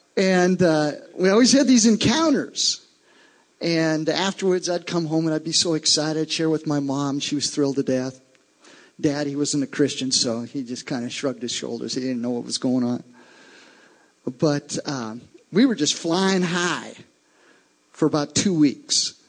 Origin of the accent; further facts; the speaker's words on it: Crosby-Ironton, Minnesota, United States; I grew up actually in Crosby, Ironton. Anybody ever been to Crosby, Ironton? Okay, it's a small little town, about 2,000 people.